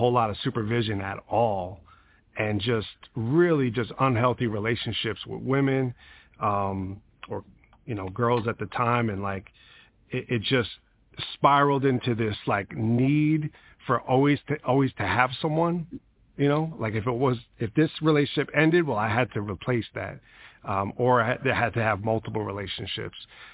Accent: Long Island, New York, United States; I grew up in Long Island, New York, and I grew up to really having a single mom, so I never actually met my biological father.

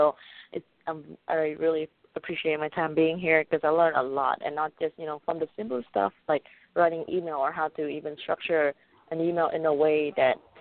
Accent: Vietnam; English is a second language; now in United States; Okay, well, I was born and raised in Vietnam, and we moved here about 6 years ago

